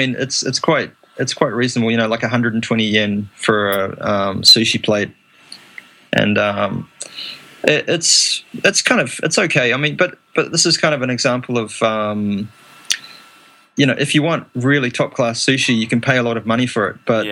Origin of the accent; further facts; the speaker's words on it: New Zealand; I mean, I'm originally from New Zealand